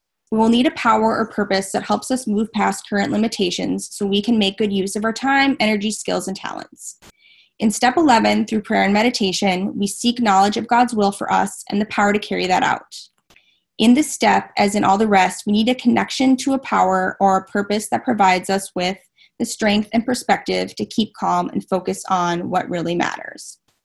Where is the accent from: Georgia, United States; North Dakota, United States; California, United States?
North Dakota, United States; moved away as an adult; now in Boston, United States; I also moved, so I'm from North Dakota originally. Now I'm living in the Boston area. It's a crazy, like, different culture shock, and I'm very, very homesick.